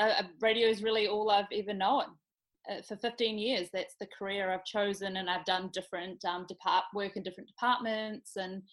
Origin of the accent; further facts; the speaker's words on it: Opotiki, Bay of Plenty, New Zealand; So I grew up in Opotiki, was kind of my grounding, my childhood in the East Coast. And that gave me a very grounded, humble upbringing with my mum, solo mother.